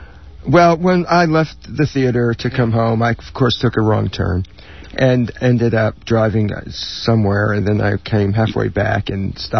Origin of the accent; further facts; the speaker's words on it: Scotland, United Kingdom; What do you mean it's a skirt? It's a kilt. I'm Scottish.